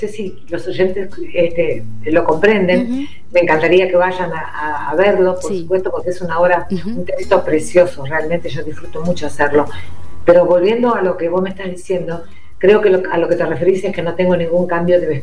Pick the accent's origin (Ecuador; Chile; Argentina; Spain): Argentina; La Plata, Buenos Aires Province; born there; now in Ensenada, Argentina; Y yo nací en La Plata, vivo en Ensenada, acá a 3 cuadras del río